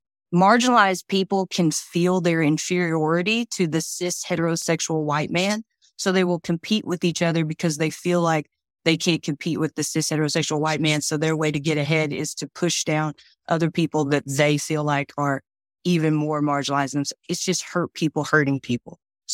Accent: Tennessee, United States; Like, I'm from East Tennessee.

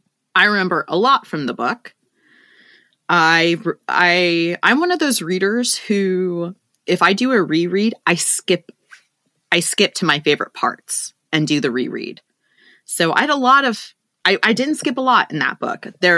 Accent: California, United States; I'm from California.

